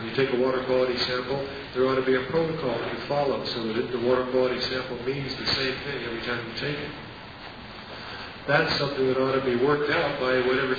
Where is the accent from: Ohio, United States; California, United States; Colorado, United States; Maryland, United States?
California, United States; Sacramento; Well, I'm from Sacramento, so I'm here to help you.